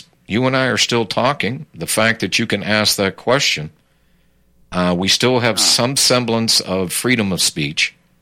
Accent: United States; born there; But I was born in America, and I take my oath very seriously.

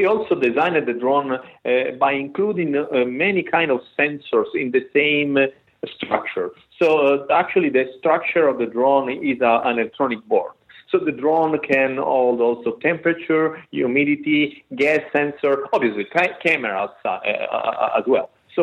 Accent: Italy; I come from Italy

